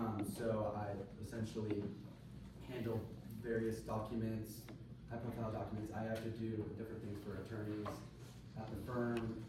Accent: Reno, Nevada, United States; can you tell a little bit about me? So I'm from Reno, Nevada.

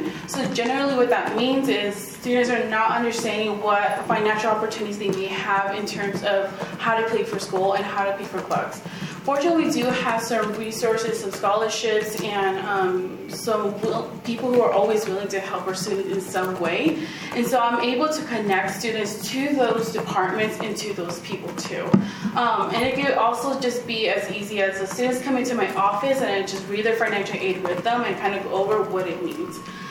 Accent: Reno, Nevada, United States; I grew up here in Reno, Nevada. This is my home, this is my place.

